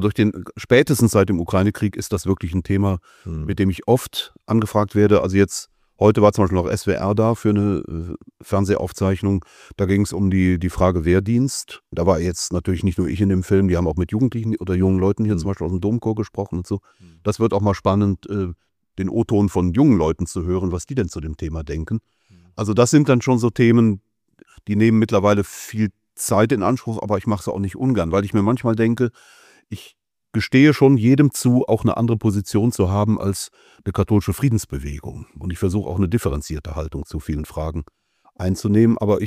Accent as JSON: {"language": "German", "town": "Cologne", "region": "North Rhine-Westphalia", "country": "Germany", "tie": "born or raised there", "said": "jetzt bin ich in Köln groß geworden, aber auch nicht in der Innenstadt, sondern in einem der Vororte. Und Köln hat mich natürlich geprägt"}